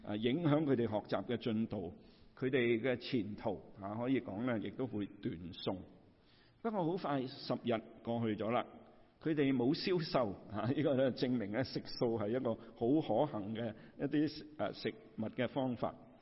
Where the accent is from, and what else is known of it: China